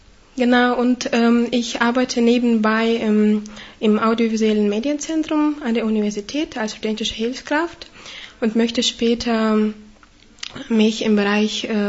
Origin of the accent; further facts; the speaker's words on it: Kostanay, Kostanay Region, Kazakhstan; German is a second language; moved away as an adult; In meiner Heimatstadt Kostanai in Kasachstan habe ich angefangen, deutsche Philologie zu studieren.